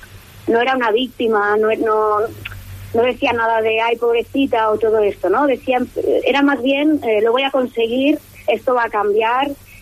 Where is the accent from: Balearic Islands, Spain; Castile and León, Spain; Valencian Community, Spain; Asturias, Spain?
Balearic Islands, Spain; Mallorca; moved away as an adult; also born or lived in Madrid; yo soy de Mallorca, lo que pasa que jovencita me fui a estudiar interpretación y marketing, creatividad y demás, y me fui a Madrid. He estado como 14 años allí y ahora llevo un año y pico, casi dos, que he vuelto al paraíso